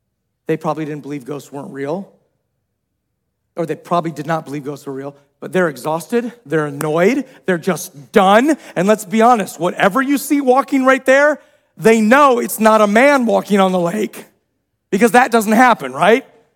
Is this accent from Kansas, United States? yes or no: yes; Olathe, Kansas, United States; I grew up in Olathe, Kansas.